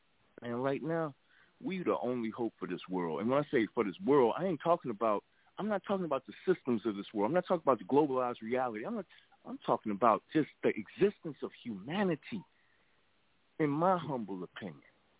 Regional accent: Chicago, Illinois, United States; I'm from Chicago.

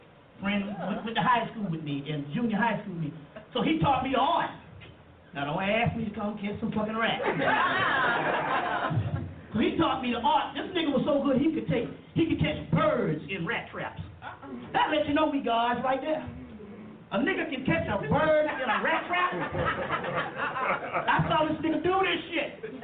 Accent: Mullins, South Carolina, United States; So she called down to Nichols, South Carolina, which is, I'm from Mullins.

